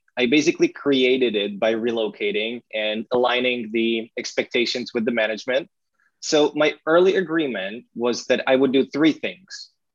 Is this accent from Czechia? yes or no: yes; Czechia; now in California, United States; I'm from the Czech Republic. Yeah. But now I live in, for the past 2 years, I've been living in California. Boy, I do miss our beer.